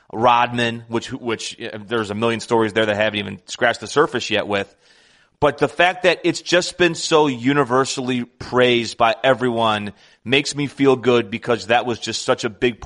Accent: Chicago, Illinois, United States; yes, I'm from Chicago, and you and I both work for ESPN

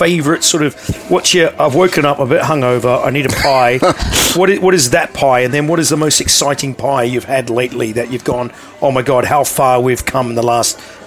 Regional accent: New Zealand; now in Australia; I'm a New Zealander

